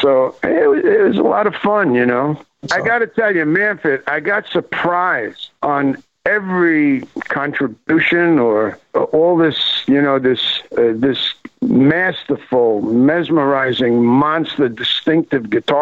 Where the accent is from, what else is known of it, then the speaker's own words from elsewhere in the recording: Bronx, New York, United States; when I grew up in the Bronx, there's a little cathedral in the center of my Italian neighborhood